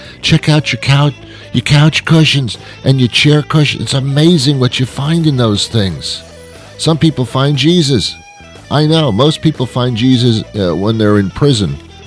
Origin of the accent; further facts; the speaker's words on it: East Coast, United States; But I'm not from California. I'm from the East Coast of the country.